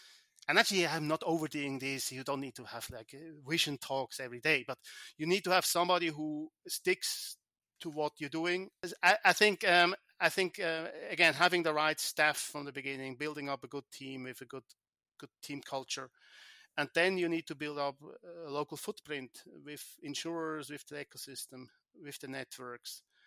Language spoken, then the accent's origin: English; Switzerland; I was raised in Switzerland, and I'm Swiss.